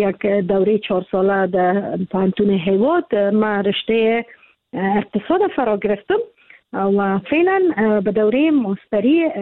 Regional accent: Kabul, Afghanistan; متولد کابل هستم. در کابل زاده شدیم، در کابل کلان شدیم، درس خواندیم

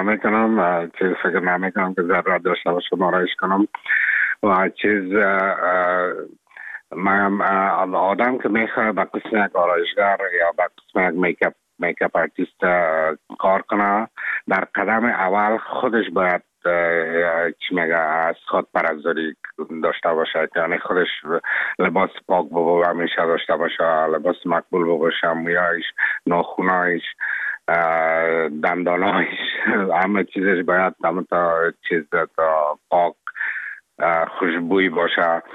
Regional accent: Afghanistan; moved away; من افغان هستم، از افغانستان هستم

